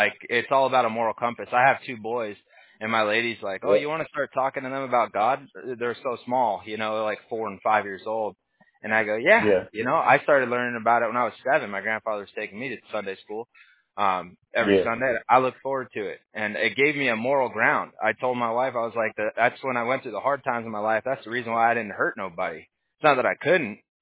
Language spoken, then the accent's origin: English; Huntington Beach, California, United States; Yeah. I'm born and raised. Actually, I was born in Southern California in Huntington Beach, actually. So I'm a SoCal native.